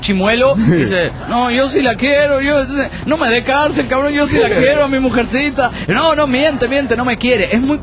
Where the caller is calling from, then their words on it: Mexico City, Mexico; Les envío saludos desde la hermosa Ciudad de México.